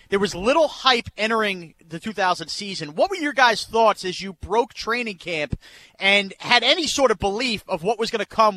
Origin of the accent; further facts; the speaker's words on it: New York, United States; a 13-year-old … growing up on Long Island was obsessed with the New York Giants